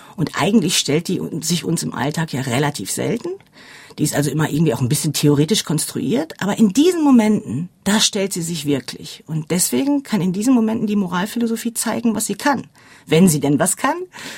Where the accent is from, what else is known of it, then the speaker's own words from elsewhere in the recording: Germany; insbesondere ich als Deutsche denken natürlich